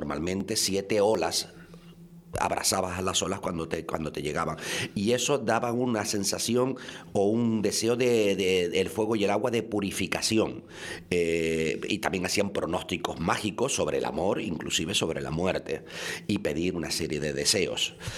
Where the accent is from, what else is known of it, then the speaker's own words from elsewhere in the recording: Punta Brava, Canary Islands, Spain; Yo me crié en Punta Brava y yo me acuerdo cuando yo tendría 10, 11, 12, 13 años, 14 años, se hacían varias hogueras